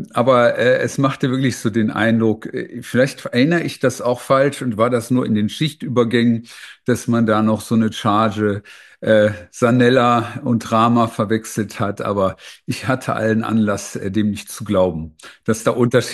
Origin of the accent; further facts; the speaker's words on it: Kleve, North Rhine-Westphalia, Germany; Am Niederrhein in Kleve, dicht an der holländischen Grenze.